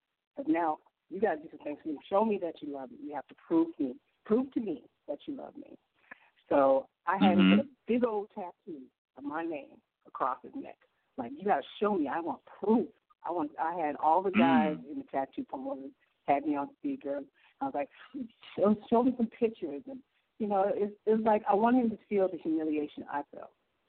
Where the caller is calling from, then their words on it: Illinois, United States; I'm calling from Illinois.